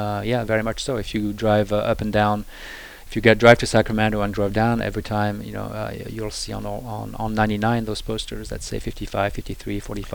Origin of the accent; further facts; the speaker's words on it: Paris, Île-de-France, France; English is a second language; now in United States; she lives in Paris, France. That's where I'm from. You might hear my accent, but I've been a California resident for over 30 years, and I'm married to California. I'm a U.S. citizen and a resident of California for 35 years.